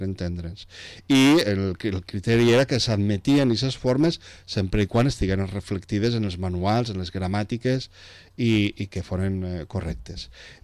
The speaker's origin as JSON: {"language": "Catalan", "region": "Valencian Community", "country": "Spain", "said": "com a valencians"}